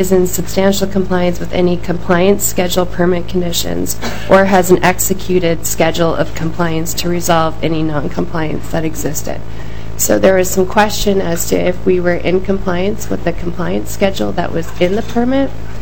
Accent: Minnesota, United States; I grew up on the Iron Range, and I'm a third-generation miner.

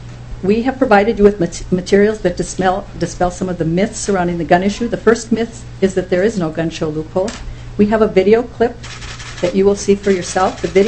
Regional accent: Duluth, Minnesota, United States; I'm from Duluth.

